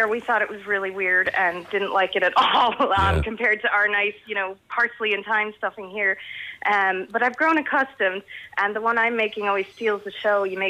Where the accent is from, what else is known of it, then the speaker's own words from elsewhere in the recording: Dublin, County Dublin, Ireland; also born or lived in United States; I know I sound American, but I'm actually from Dublin.